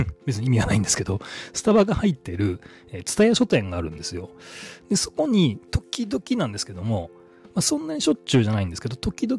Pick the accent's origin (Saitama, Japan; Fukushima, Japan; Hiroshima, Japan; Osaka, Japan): Hiroshima, Japan; 自分は広島なんですけども、まあ、家の近くに、蔦屋書店がありまして、